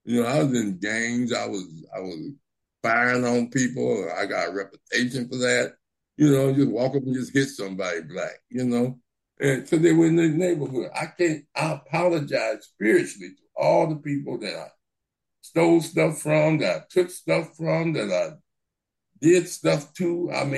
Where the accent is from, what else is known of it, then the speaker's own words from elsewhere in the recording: Compton, California, United States; that's the way we grew up in Watson, Compton, a hardball city.